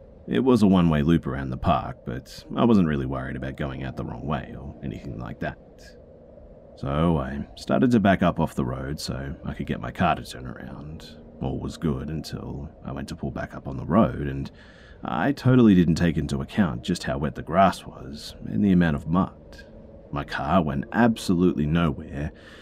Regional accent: the South, United States; I grew up in the South. Tons and tons of beautiful places to see that haven't been taken over by concrete yet.

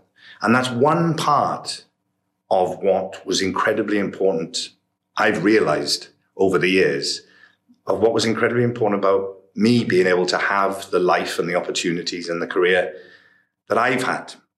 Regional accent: Port Talbot, Wales, United Kingdom; myself, growing up in Port Talbot, it was knowing out there had been Richard Burton, and out there now was Anthony Hopkins, two people who came from the same town as me, who sounded like me a bit

